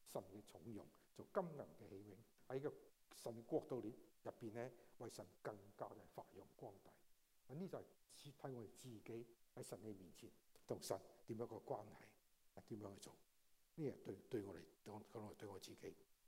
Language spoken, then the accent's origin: Chinese; Guangdong, China; 我们广东人将去饮茶，早点去的东西最漂亮，早点去饮茶更好一点。